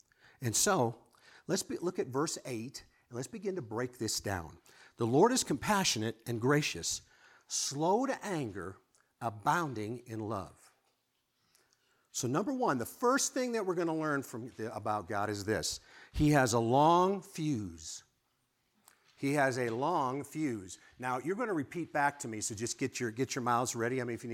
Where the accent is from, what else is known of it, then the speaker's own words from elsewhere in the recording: Chicago, Illinois, United States; Because I am from Chicago.